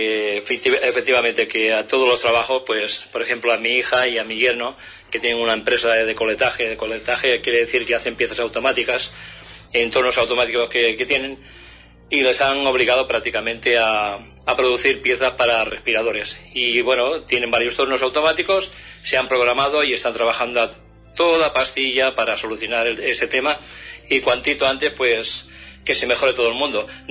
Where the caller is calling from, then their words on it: Barcelona, Catalonia, Spain; de Barcelona.